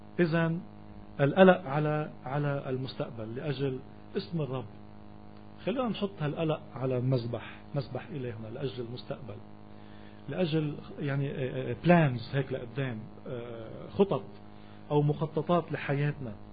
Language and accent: Arabic; Lebanon; يمكن نحن كلبنانيين عشنا بظروف الحرب، الحرب الأهلية من السبعينات للتسعين